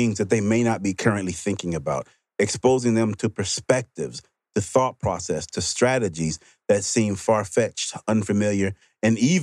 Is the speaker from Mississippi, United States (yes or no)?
yes; Mississippi, United States; I grew up in Mississippi. Never would I ever believe there'd be a day where they would be considering changing the state flag.